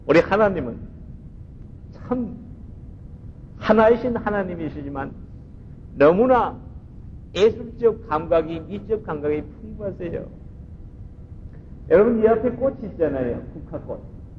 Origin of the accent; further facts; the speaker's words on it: South Korea; now in United States; 미국 와서 제가 아주 참 놀란 게 있어요. 한국에서는 별로 못 느꼈습니다. 저도 시골에서 자라면서도 별로 못 느꼈어요.